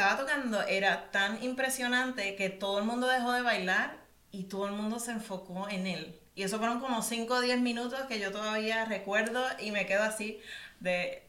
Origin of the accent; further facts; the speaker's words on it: Puerto Rico; now in Pittsburgh, United States; Yo soy puertorriqueña, para los que no lo saben. Tengo mucho tiempo aquí en Pittsburgh, pero soy de Puerto Rico.